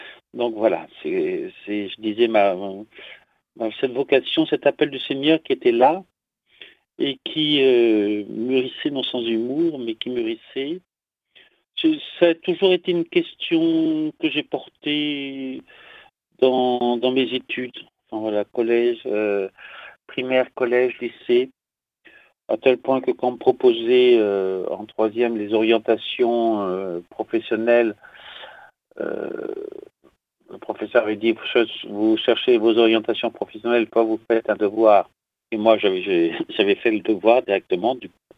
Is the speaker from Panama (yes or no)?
no; Saint-Cloud, Île-de-France, France; Oui, je suis d'origine de Paris d'Ouest, puisque je suis de Saint-Cloud.